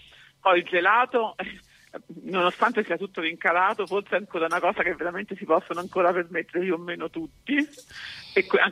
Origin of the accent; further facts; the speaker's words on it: Viterbo, Lazio, Italy; now in Florence, Italy; Allora, in questo momento sono in trasferta da Firenze perché sono a Viterbo, che è la mia città natale.